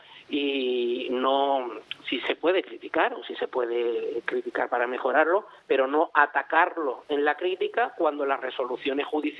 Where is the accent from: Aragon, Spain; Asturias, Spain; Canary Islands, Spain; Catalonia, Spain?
Canary Islands, Spain; a mí la soberanía de Groenlandia, como canario, como español, me preocupa poco.